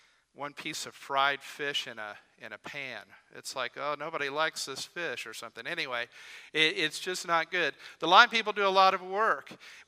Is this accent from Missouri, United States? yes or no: yes; Springfield, Missouri, United States; the town of Springfield, which is my hometown for 24 years of my life.